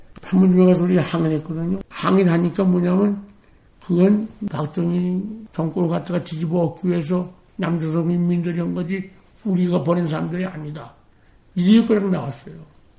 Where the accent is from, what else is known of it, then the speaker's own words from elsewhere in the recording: Kaesong, North Hwanghae, North Korea; 평양 시내 다 보고 또 우리 고향 개성 갔더랬고 우리 집도 없어졌어요.